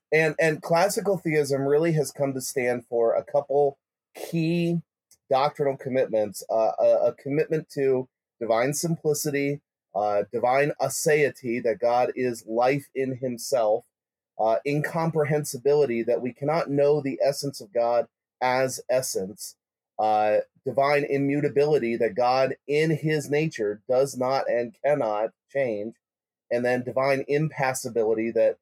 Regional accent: Iowa, United States; I'm from Iowa, and I have a lot of farmers in my church.

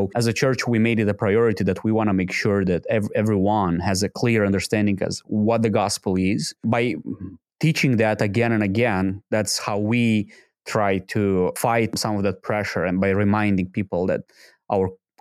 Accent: Moldova; Born and raised in Republic of Moldova, which is Eastern Europe. Born and raised in Eastern Orthodox family, which is common for 96% of Moldovans.

